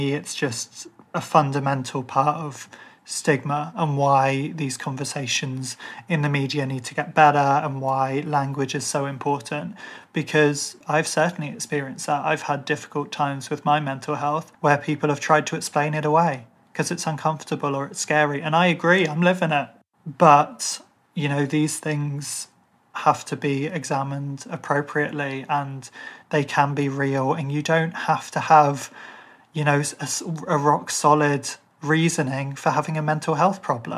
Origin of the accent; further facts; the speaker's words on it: Ireland; I'm Irish. I was brought up in a household where we just weren't that clued into the royals.